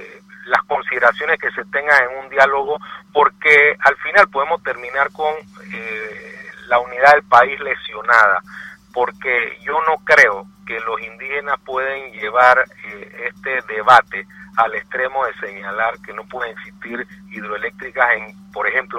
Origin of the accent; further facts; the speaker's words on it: Panama; Yo creo que todos somos panameños